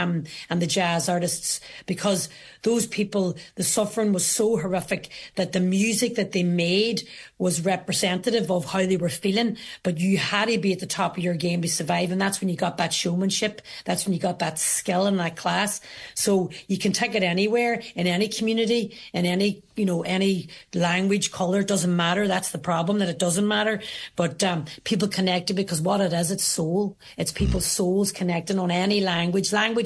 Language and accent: English; Northern Ireland, United Kingdom; as we all did growing up in Northern Ireland.